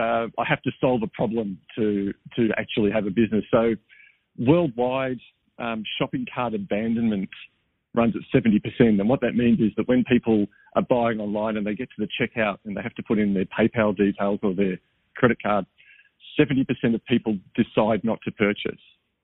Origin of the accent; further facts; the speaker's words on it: Melbourne, Victoria, Australia; they were offering a course in my hometown of Melbourne.